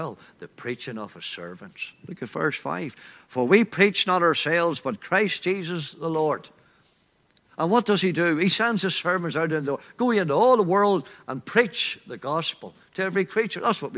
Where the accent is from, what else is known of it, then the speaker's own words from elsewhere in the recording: Glenanne, Northern Ireland, United Kingdom; I'm from Glen Ann, outside Market Hill, and there was a wee gospel hall at the corner called the CWU.